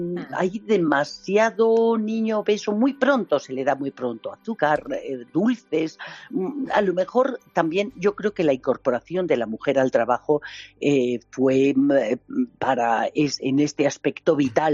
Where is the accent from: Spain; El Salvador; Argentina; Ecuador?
Spain; también los españoles, cuidamos poco nuestros productos y nuestra imagen.